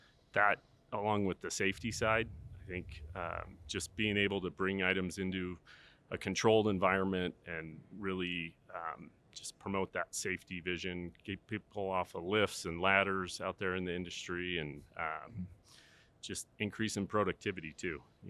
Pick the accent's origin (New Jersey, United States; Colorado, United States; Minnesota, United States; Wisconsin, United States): Colorado, United States; Denver; Yeah, thanks for having me and welcome to Denver. This is my hometown here, so it's great to have you guys.